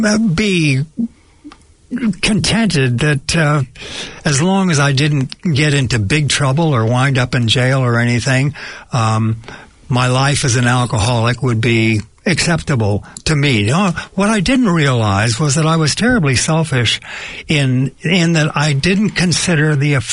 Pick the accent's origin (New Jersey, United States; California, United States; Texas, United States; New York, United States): California, United States; San Francisco; a master's degree when I went out into the business financial district of my hometown of San Francisco, California.